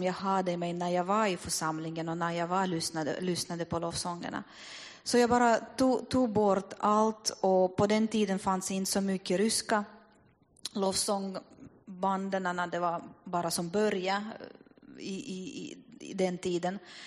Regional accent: Russia; Swedish is a second language; moved away as an adult; now in Finland; Att när jag kom hit från Ryssland, jag var 19 år gammalt.

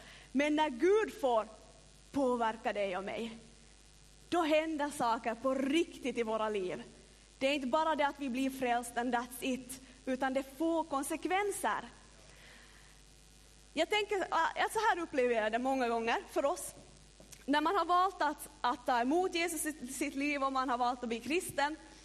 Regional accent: North Ostrobothnia, Finland; jag kommer från norra Österbotten.

